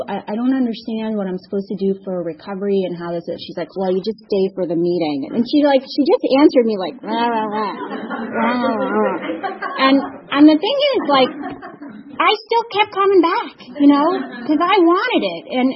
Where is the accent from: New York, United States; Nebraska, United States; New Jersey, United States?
New York, United States; moved away; And I'm from New York originally, if you couldn't tell.